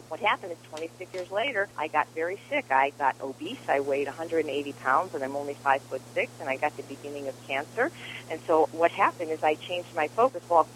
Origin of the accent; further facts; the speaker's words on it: Chicago, Illinois, United States; I grew up in the south side of Chicago, just like …. I was raised in a Jewish home.